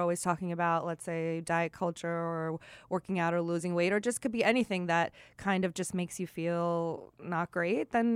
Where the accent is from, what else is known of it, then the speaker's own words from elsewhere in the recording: Long Island, New York, United States; when I was growing up on Long Island, all my friends were 5'1 and 5'2, and I wanted to be shorter so bad.